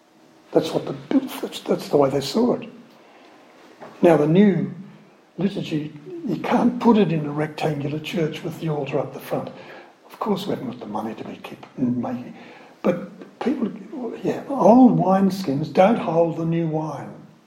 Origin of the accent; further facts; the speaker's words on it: Ireland; Here am I being very proud of being Irish, aren't I?